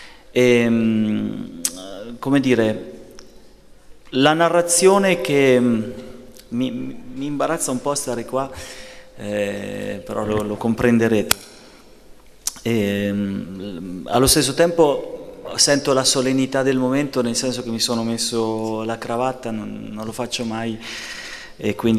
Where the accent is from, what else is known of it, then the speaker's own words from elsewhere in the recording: Campogalliano, Emilia-Romagna, Italy; born there; A Campo Gagliano il 90%